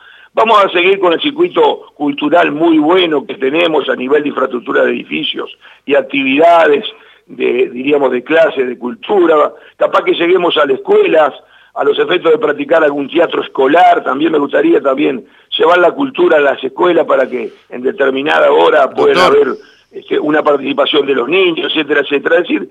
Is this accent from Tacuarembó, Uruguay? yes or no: yes; Paso de los Toros, Tacuarembó, Uruguay; a mi pueblo de Paso los Toros, porque todavía me encuentro con fuerza de hacer cosas